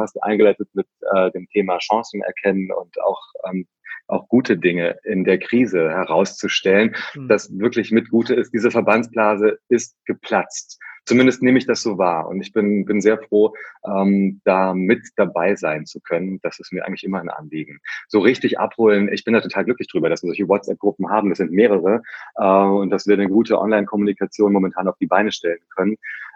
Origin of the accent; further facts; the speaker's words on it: Herborn, Hesse, Germany; Ich bin ganz normal in Herborn aufgewachsen, das ist am Fuße des Westerwaldes im Mittelhessischen.